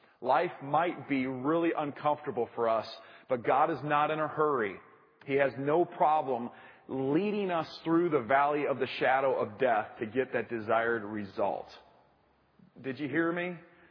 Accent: Wisconsin, United States; But my silly self, I'm from Wisconsin.

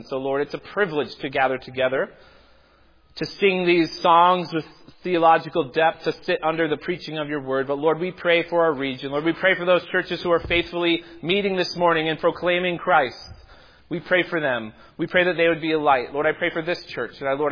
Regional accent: Epsom, New Hampshire, United States; not just because this meeting house resembles the one that I grew up in Epsom, New Hampshire

